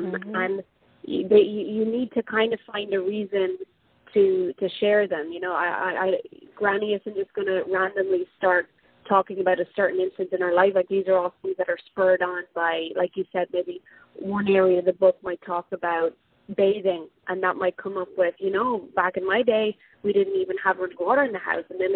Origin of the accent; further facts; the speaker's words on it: Ireland; now in Honduras; like I'm originally from Ireland, so I grew up very different to how my children are growing up with me in Honduras.